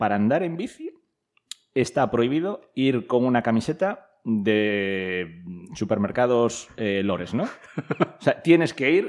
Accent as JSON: {"language": "Spanish", "country": "Spain", "said": "nosotros, como buenos españoles, llevamos a jugadores de baloncesto profesionales"}